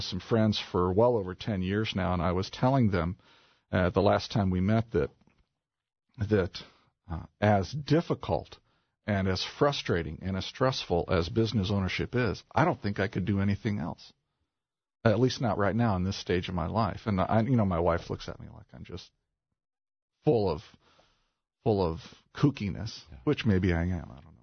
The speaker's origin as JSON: {"language": "English", "town": "Indianapolis", "region": "Indiana", "country": "United States", "tie": "born or raised there", "said": "And ironically enough, I grew up in Indianapolis and went to the same Christian school for 13 years."}